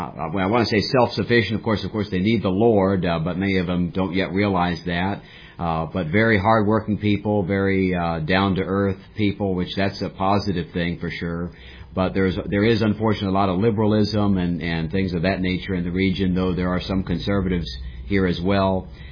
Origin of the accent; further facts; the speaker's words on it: Maryland, United States; And I grew up in the Maryland area, and of course, God burdened my heart about the New England region